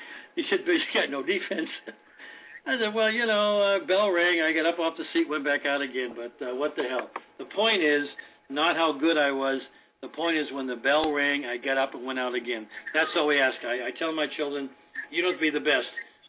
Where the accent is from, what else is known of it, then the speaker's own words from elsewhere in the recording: Boston, Massachusetts, United States; I grew up in South Boston. I was on the South Boston All-Star team in baseball.